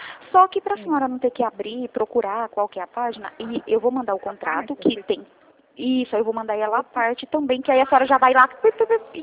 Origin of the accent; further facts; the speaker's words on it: Brazil; Que eu falei pra senhora que eu sou brasileira, não desisto nunca.